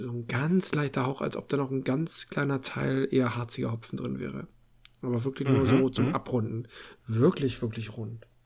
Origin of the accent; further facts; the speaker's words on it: Hamburg, Germany; Ich bin ja aus Hamburg nie weggekommen